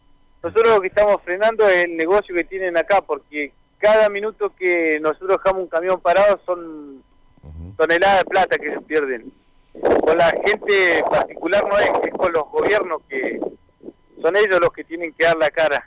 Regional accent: Cutral Có, Neuquén, Argentina; somos nacidos y criados en Cutralcó.

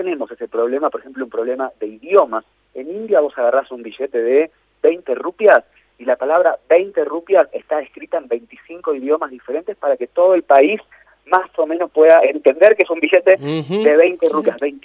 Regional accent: Río Cuarto, Córdoba, Argentina; yo soy cordobés, yo soy ríocuartense, como me dijeron acá y me reía mucho.

